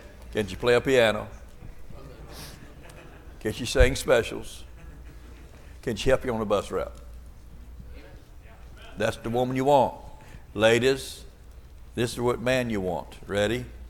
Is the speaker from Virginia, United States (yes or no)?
no; Florida, United States; I was born and raised in the Bible Belt of the South right here in Florida.